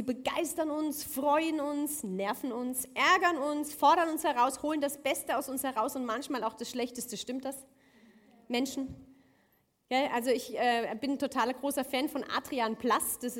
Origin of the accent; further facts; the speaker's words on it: Rhineland, Germany; bin aus dem Rheinland ursprünglich, das heißt, ich habe dieses Rheinländerblut in mir fließen